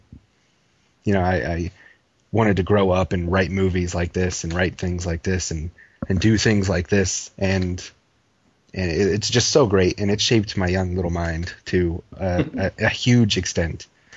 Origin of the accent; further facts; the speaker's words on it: Huber Heights, Ohio, United States; A video store in my hometown of Heber Heights closed down